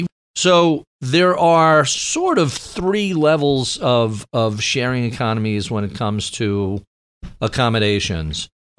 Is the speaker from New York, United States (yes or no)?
yes; New York, United States; And let's be honest, at least as a New Yorker, who here doesn't hate taxis?